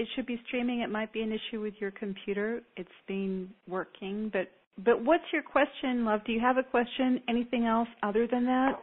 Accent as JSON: {"language": "English", "country": "Australia", "said": "I'm Australian. I love Byron Bay."}